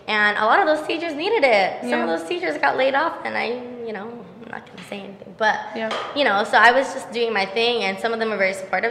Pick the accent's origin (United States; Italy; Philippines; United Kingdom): Philippines; But I am Filipino. And, Filipino moms, they, like, want you to become a nurse.